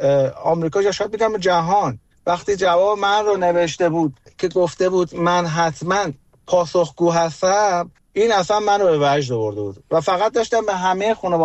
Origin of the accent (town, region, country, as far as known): Iran; born or raised there